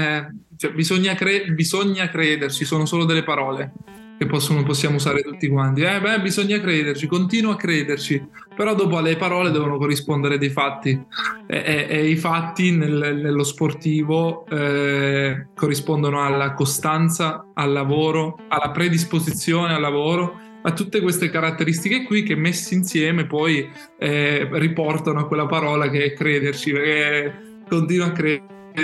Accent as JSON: {"language": "Italian", "region": "Abruzzo", "country": "Italy", "tie": "born or raised there", "said": "ho iniziato una squadra nel mio paesino in provincia di Chieti in Abruzzo."}